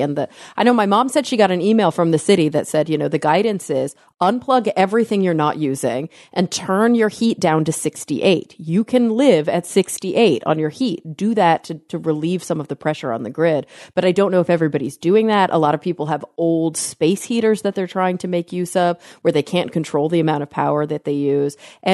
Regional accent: Plano, Texas, United States; I was born and raised in Plano, Texas, which is a suburb of Dallas.

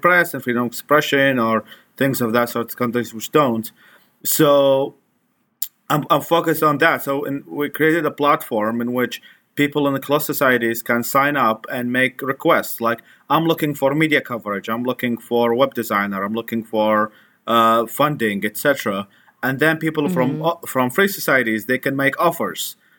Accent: Iraq; I grew up in Iraq, which took an interesting turn after the US invasion.

